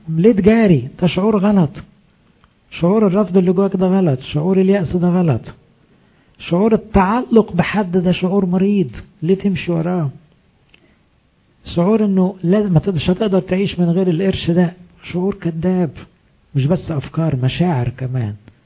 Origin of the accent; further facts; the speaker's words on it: Egypt; مشكلتنا كمصريين كمان ان احنا نتحسر على روحنا بسرعة